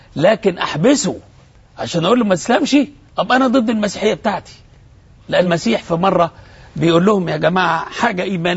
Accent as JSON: {"language": "Arabic", "country": "Egypt", "said": "أن أنا مصري ولست عربيا."}